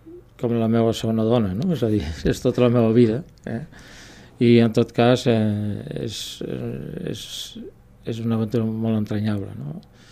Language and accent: Catalan; Tarragona, Catalonia, Spain; soc de Tarragona, no? I encara que sí, és veritat que m'he vinculat molt més al Priorat des de fa 25 anys o des de fa més aviat 35